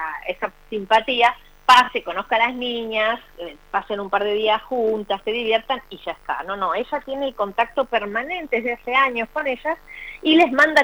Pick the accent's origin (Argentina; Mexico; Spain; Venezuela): Argentina; como yo soy argentina, también emigrante por otras razones, digamos, pero para el otro lado del charco